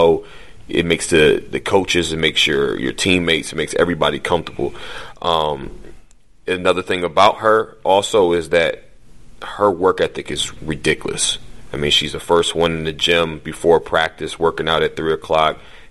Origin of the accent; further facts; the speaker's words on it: Michigan, United States; You know, I'm from Michigan, so it wasn't a shock to me.